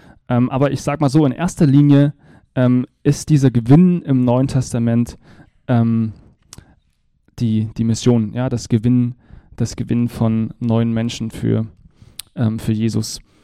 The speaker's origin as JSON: {"language": "German", "country": "Germany", "said": "wenn ich zum Beispiel an Deutschland denke, gar nicht so weit, wo ich herkomme, da wohnen die Sorben"}